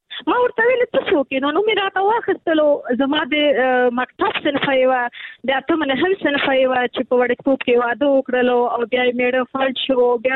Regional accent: Nangarhar, Afghanistan; چونکه ما مخکې کابل کې کار کوو، بیا ما خپل اساسي هدف چونکه زه د ننګرهار یم

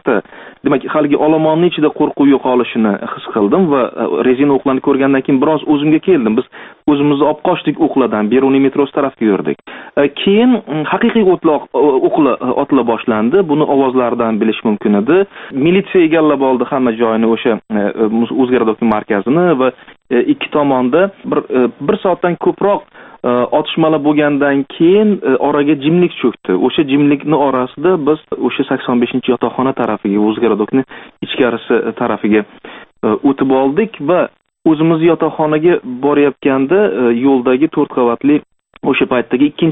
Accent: Namangan, Namangan Region, Uzbekistan; Men Namangandanman. Yonda turgan yigit ham Namangandan edi.

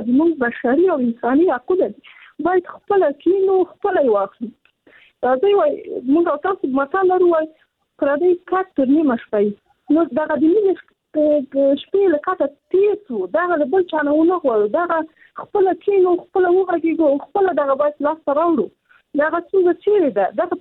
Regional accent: Afghanistan; زه خپله په افغانستان کې پیدا شوې، په افغانستان کې لویه سوم

